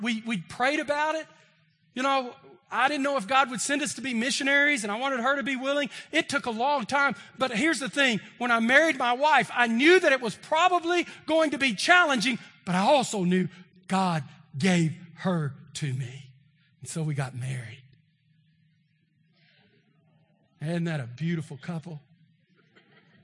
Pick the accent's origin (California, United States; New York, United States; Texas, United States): Texas, United States; I mean, I'm from Texas. I don't understand polygamy. Not Utah.